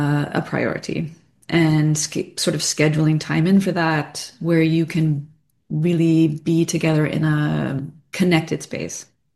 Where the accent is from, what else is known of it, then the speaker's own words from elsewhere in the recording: United States; but that I have done myself as an American.